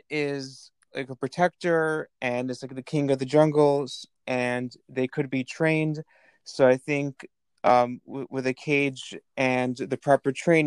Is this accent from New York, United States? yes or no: yes; Brooklyn, New York, United States; So it's Flatbush born and bred. I went to elementary school here in Brooklyn.